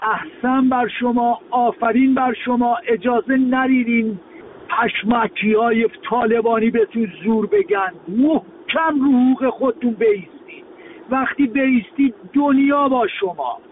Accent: Afghanistan; شما هم ایرانی هستید، ما هم افغان هستیم، هیچ فرقی بین من و شما نیست

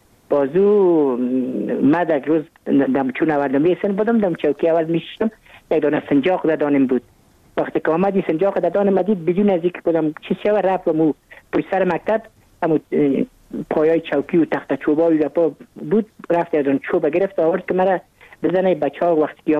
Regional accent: Kabul, Afghanistan; من متولد کابل هستم، در نای اول کابل تولد شدیم.

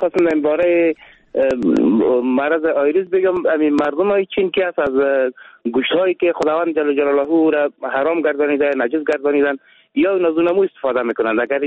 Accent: Badakhshan, Afghanistan; از بدخشان هستم

